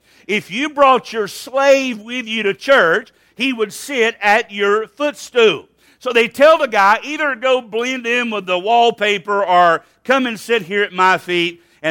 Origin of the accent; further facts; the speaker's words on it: Alabama, United States; I was raised in Alabama in the 1960s and 1970s. I was there during desegregation. I was there during race riots.